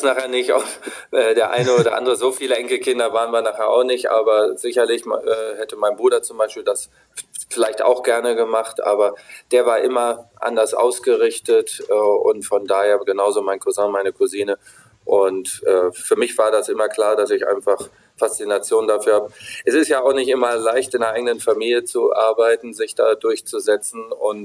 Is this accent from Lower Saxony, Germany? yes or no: yes; Wolfsburg, Lower Saxony, Germany; Ich bin in Wolfsburg groß geworden